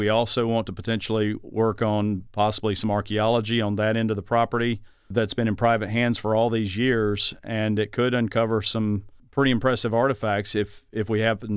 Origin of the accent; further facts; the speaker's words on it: North Carolina, United States; I grew up in Alamance County, so I've watched Durham grow over the years.